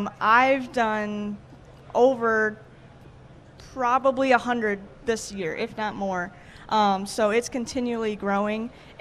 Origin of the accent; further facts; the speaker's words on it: Michigan, United States; We're from Michigan, and I'm also from Michigan.